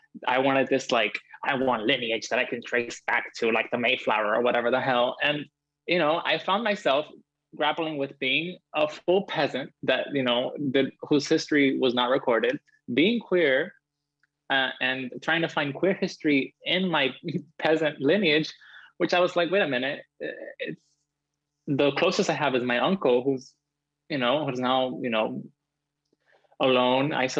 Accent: Cuba; queer people, especially in my hometown, which is, you know, very rural too.

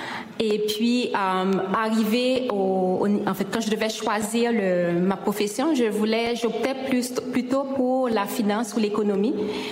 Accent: Port-au-Prince, Ouest, Haiti; J'ai grandi à Port-au-Prince, donc la capitale d'Haïti

